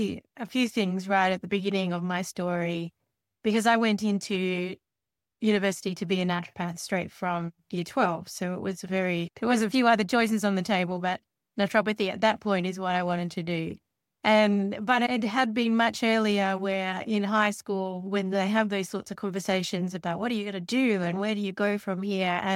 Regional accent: Tasmania, Australia; because I grew up in Tasmania

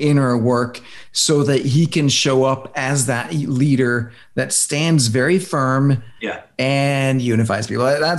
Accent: Denmark; Like you, I come from Denmark

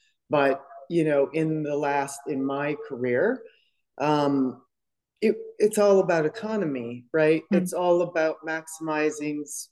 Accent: Colorado, United States; also born or lived in Wisconsin; I just happened to come back from Wisconsin, which is where I'm originally from. I grew up in Colorado and now I'm on the East Coast. I've lived all over the country and as well as abroad.

